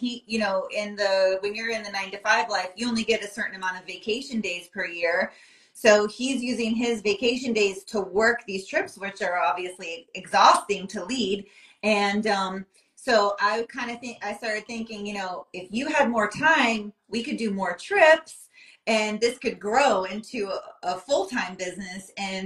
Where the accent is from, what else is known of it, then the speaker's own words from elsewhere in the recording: Tampa, Florida, United States; They've actually, not just because we're from Tampa, we love that airport